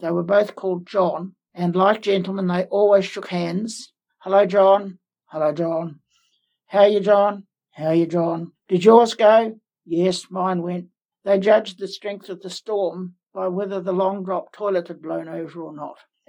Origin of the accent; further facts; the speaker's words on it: Pukatitri, Hawke's Bay, New Zealand; So I grew up in Pukatitri in Hawke's Bay. We lived in this wooden house that great-granddad had hewn from the local bush.